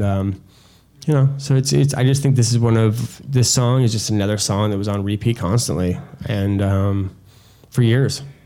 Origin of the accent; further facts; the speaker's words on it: Depoe Bay, Oregon, United States; Yeah, from where I grew up, Depot Bay.